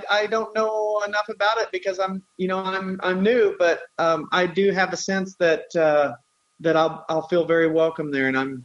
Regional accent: Norwich, Vermont, United States; I helped build a local pump track here in Norwich, in my hometown in Vermont here, a couple summers ago.

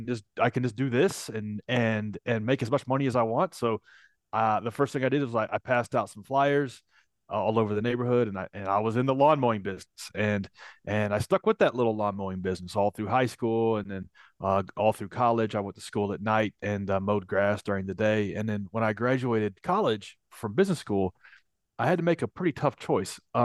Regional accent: Nashville, Tennessee, United States; I am from Nashville, Tennessee, and spent most of my life growing up in Nashville.

